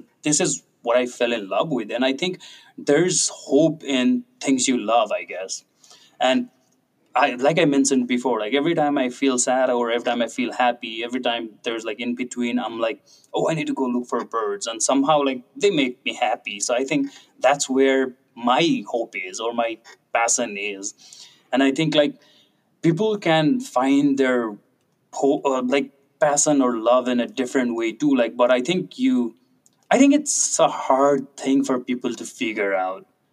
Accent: Kathmandu, Bagmati, Nepal; I did grow up in the capital city, which is Kathmandu.

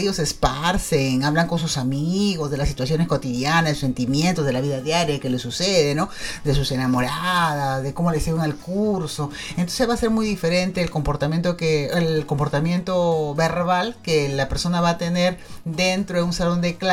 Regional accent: Lima, Peru; Si nosotros somos peruanos, somos limeños

